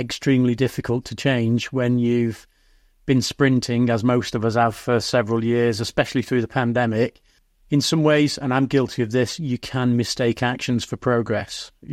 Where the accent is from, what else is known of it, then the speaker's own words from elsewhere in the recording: Manchester, North West England, United Kingdom; I grew up in Manchester in the 1990s.